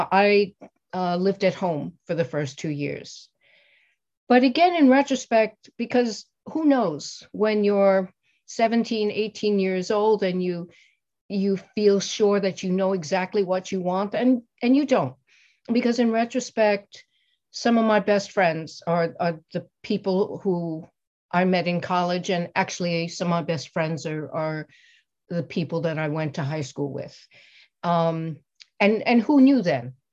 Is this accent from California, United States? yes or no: no; New York City, New York, United States; maybe is characteristic for kids growing up in New York. And then when I went to college for a number of reasons, and some of them were financial, it was the easiest thing for me to stay in New York City.